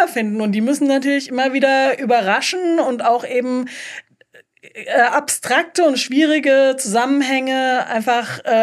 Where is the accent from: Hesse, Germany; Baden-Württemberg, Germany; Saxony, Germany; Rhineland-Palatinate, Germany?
Rhineland-Palatinate, Germany; Mainz; wir sind beide Mainzer